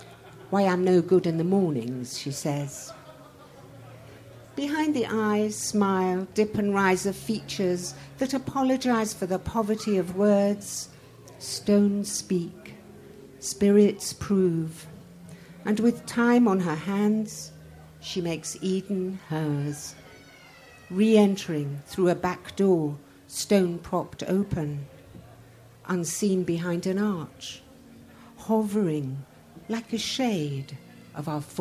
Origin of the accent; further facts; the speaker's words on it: Iran; And I'm from Iran, or what was then Persia.